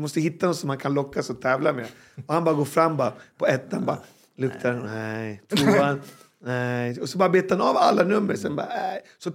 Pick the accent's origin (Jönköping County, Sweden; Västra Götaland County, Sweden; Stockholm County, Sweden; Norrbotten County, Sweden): Stockholm County, Sweden; Alby; Och det bor, tror jag, Alby bor det 15 000, där jag kommer ifrån. Men hela kommunen är det 90 000.